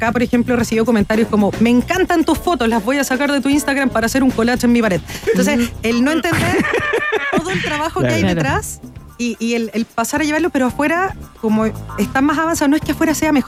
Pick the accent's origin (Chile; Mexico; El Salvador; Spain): Chile; como buen chileno te cagan, ¿cachai?